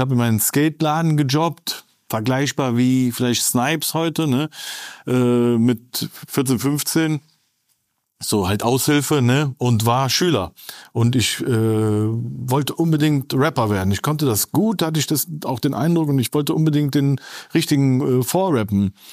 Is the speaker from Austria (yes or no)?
no; Turkey; Und ich bin auch Türke, ne?